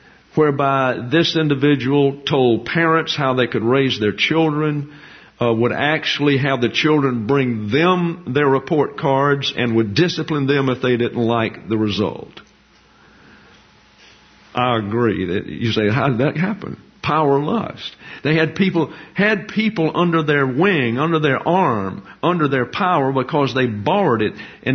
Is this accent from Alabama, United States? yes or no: yes; Alabama, United States; I am from Lower Alabama, and I grew up in the city. I'm a city person.